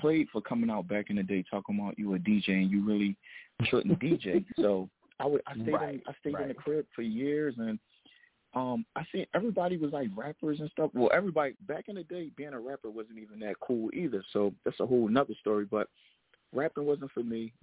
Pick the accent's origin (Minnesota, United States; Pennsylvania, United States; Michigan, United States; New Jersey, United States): Pennsylvania, United States; Philadelphia; my neighborhood, I come from Logan Valley in Philadelphia. Some of the best artists came out of my neighborhood.